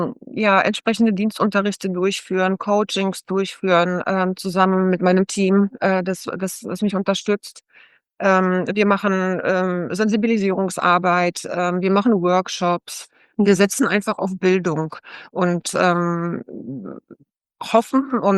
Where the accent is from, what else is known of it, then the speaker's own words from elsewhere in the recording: Poland; now in Germany; ich komme ursprünglich aus Polen, Deutschland und Polen.